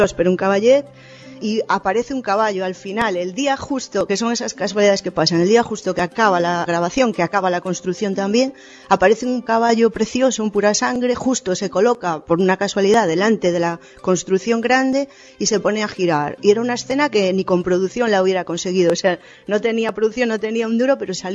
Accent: Galicia, Spain; moved away; Aunque yo soy gallega y llevo aquí un tiempo

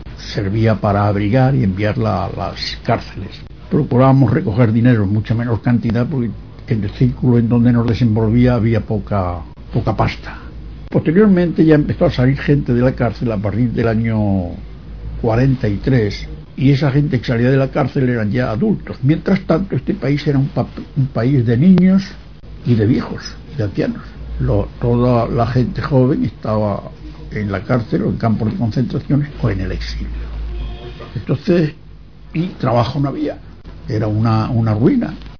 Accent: Yecla, Region of Murcia, Spain; Nací en Yecla, de la provincia de Murcia, hace 80 años. Cuando era un adolescente y residía en mi pueblo

